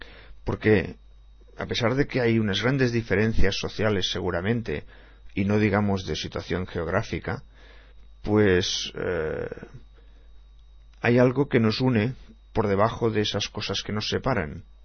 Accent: Mexico; moved away as an adult; now in San Diego, United States; Yo soy mexicano y mi esposa es panameña, pero vivimos felizmente en San Diego, California. Tanto ella como yo llegamos a los Estados Unidos cuando ya éramos un poco adultos. Bueno, yo más que ella. Yo ya tenía 25 y ella 18.

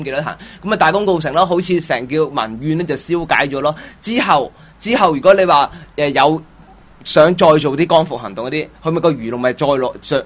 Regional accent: Hong Kong; 咁呢個係中共嘅責任啊，唔係我哋香港人嘅責任啊。

